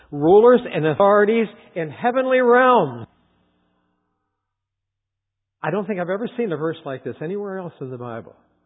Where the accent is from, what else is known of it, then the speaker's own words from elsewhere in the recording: Battle Creek, Michigan, United States; where are you from? Battle Creek, Michigan.